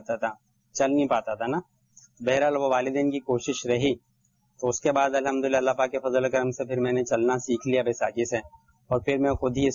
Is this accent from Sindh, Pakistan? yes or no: yes; Tharparkar, Sindh, Pakistan; born there; اور اندرون سندھ کا ایک علاقہ تھرپار کر میں پیدائش ہوئی تھی میری.